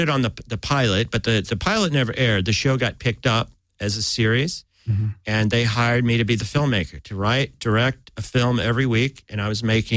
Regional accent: St. Louis, Missouri, United States; I'm from St. Louis.

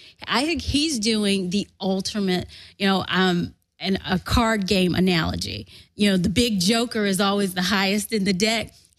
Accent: Florida, United States; And it represents, too, where I grew up in Central Florida, where when I became a registered voter, I'm a Lawton Childs Democrat.

